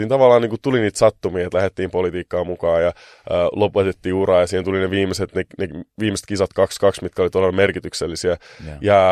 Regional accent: Helsinki, Uusimaa, Finland; mun juuria, niin kuin mistä mä oon kotoisin. Jakomäestä sen verran, että mä kuulin vasta, että se on NS-paha paikka sen jälkeen, kun mä olen käymään muualla.

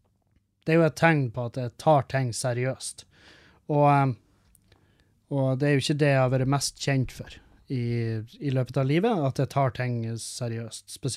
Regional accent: Meløy, Nordland, Norway; Det er fordi at i bygda der jeg vokste opp, så er Namdal, det er altså Namdal.

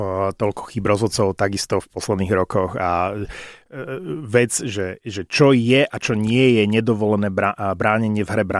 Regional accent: Prešov, Prešov Region, Slovakia; tak ja som z Prešova

